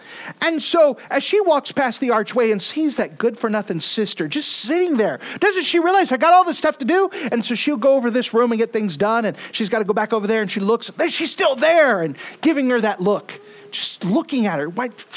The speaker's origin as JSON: {"language": "English", "region": "Arizona", "country": "United States", "said": "I came from Arizona and we still have that type of thing."}